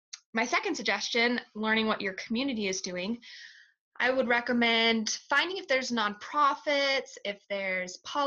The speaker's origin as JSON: {"language": "English", "town": "Reno", "region": "Nevada", "country": "United States", "tie": "born or raised there", "said": "I was born and raised in Reno, Nevada, and I'm about to graduate from the University of Nevada, Reno."}